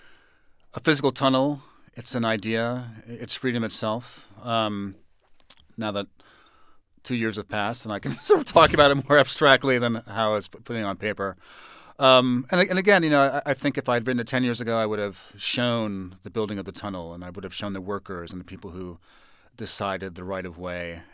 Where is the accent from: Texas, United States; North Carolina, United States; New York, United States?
New York, United States; I'm from New York